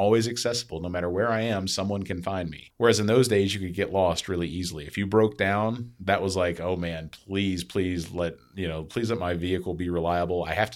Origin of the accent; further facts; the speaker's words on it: Mississippi, United States; you guys grew up in much bigger towns compared to where I grew up in Mississippi. It was a very tiny town.